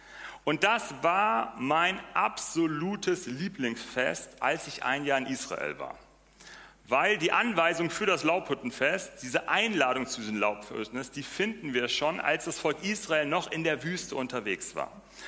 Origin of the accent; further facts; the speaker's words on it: Northern Germany, Germany; Ich als Norddeutscher, mir fiel das nicht so schwer an dieser Stelle